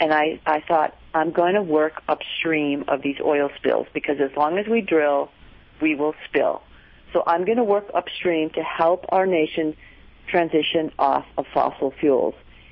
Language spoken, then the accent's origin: English; Wisconsin, United States; when I was a child growing up in Wisconsin, back in the late 1960s